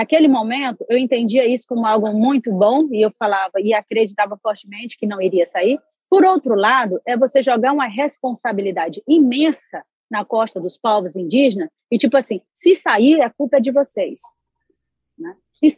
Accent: Altamira, Pará, Brazil; sou da região do Médio Xingu, em Altamira, no estado do Pará, mais conhecida a região onde foi construída a hidrelétrica de Belo Monte.

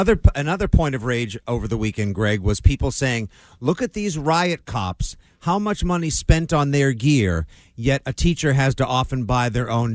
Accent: United States; I live outside Boston. I'm a member of this society. I guess I'm part of the problem because I'm an American.

